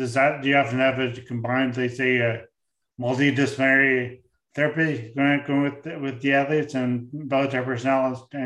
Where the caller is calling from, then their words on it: St. John's, Newfoundland and Labrador, Canada; I'm speaking from St. John's, where we're out in the middle of the North Atlantic, where there's no one near us. We're like us, and we're in Canada